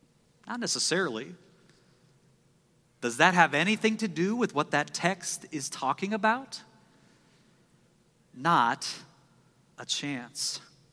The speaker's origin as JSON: {"language": "English", "region": "Nebraska", "country": "United States", "said": "first of all, I'm from Nebraska, so back off."}